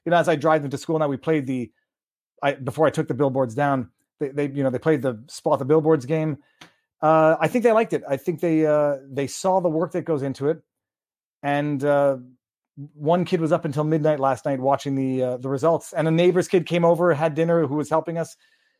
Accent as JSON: {"language": "English", "region": "Arizona", "country": "United States", "said": "I'm from Arizona. I would love to welcome you and your family."}